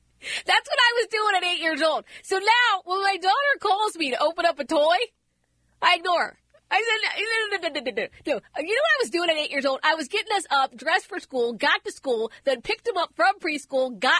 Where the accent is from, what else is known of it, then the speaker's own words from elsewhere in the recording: Concord, Massachusetts, United States; also born or lived in Buffalo, United States; I'm actually from Concord, Massachusetts. not Africa, believe it or not. Concord, Massachusetts. And so, of course, we used to get snow up there.